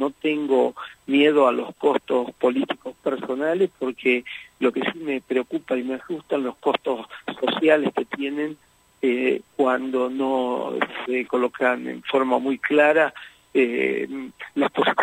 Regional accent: Jujuy, Argentina; Yo soy jujeño, te cuento que yo soy jujeño.

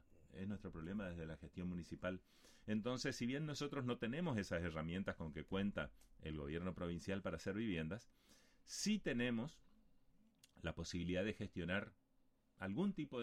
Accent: Paso de los Libres, Corrientes, Argentina; lo que más me duele como libreño, lo que más me duele como ciudadano argentino, como ser humano

